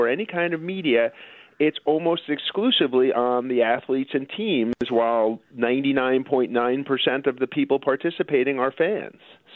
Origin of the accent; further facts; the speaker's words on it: Queens, New York, United States; I grew up in Queens near Shea Stadium